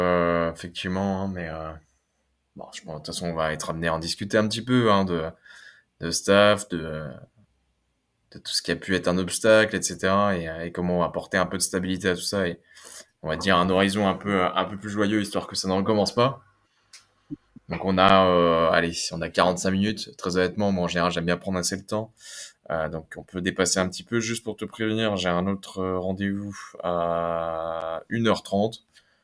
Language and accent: French; Île-de-France, France; now in Paris, France; Je suis sur Paris, moi. Je suis des Yvelines à la base.